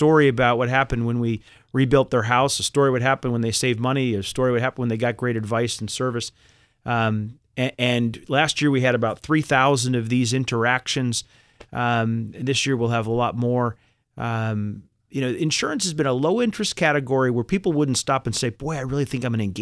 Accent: Boston, Massachusetts, United States; I grew up in Boston. And but Chubb was offering me a job in New York, and you know, for a Boston kid who'd never spent time in New York

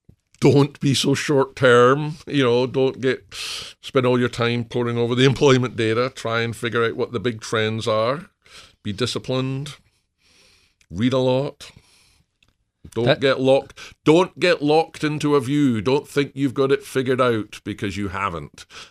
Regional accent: Glasgow, Scotland, United Kingdom; Well, that's where I'm from originally. I was born in Glasgow, yeah.

